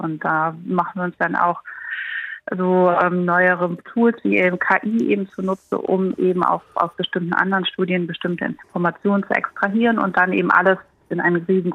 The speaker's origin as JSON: {"language": "German", "country": "Germany", "said": "aber zum Beispiel jetzt für uns als Deutsche zum Reisen ist das total sinnbefreit."}